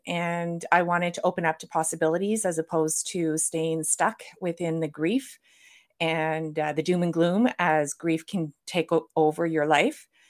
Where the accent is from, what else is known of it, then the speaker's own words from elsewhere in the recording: Thunder Bay, Ontario, Canada; moved away as an adult; I'm from Thunder Bay, Ontario, and I grew up there until I was 17 and then left there and went on to Bible college